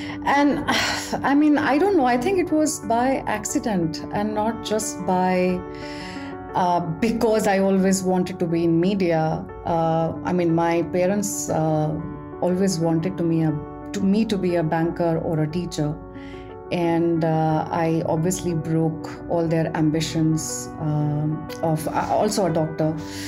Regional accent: Delhi, India; I was born and brought up in Delhi, so that makes me a true blue Punjabi.

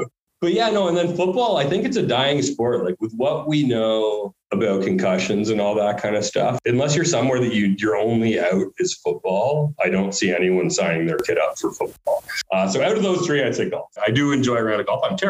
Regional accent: Barbados; born there; I was born in Barbados, so I don't need work permits.

